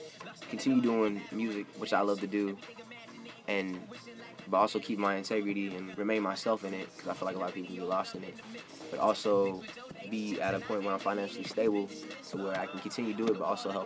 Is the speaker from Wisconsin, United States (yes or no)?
no; Fresno, California, United States; It just led to me moving back to my hometown, Fresno